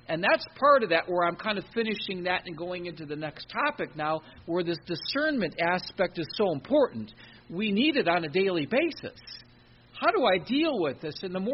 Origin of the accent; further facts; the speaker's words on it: Detroit, Michigan, United States; Because I'm from Michigan. And not only that, I'm from Detroit. I was born in Detroit. And up in the north, they hammer you.